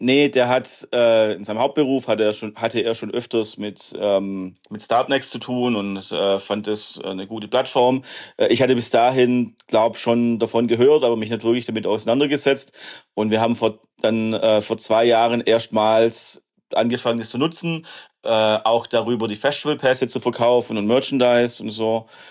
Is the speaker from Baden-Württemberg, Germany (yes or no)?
yes; Baden-Württemberg, Germany; wir sind Schwaben, wir nehmen jeden Cent.